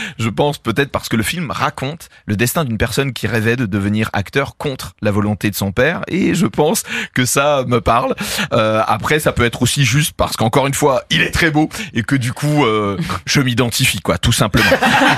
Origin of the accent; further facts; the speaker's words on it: Corsica, France; accent: Corsican; quand je m'énerve, j'ai l'accent corse et je ne sais pas pourquoi. Peut-être parce que c'est de là d'où je viens